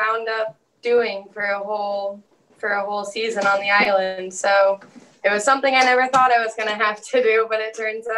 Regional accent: St. Louis, Missouri, United States; I'm actually from St. Louis, Missouri originally.

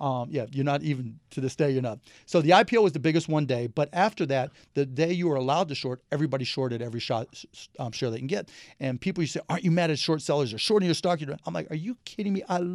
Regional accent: Pittsburgh, Pennsylvania, United States; Growing up in Pittsburgh, right, you were talking about the Mets.

